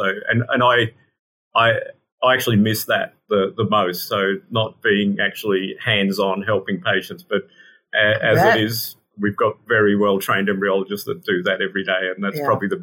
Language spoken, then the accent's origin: English; Melbourne, Victoria, Australia; So growing up in Melbourne, I did my studies in science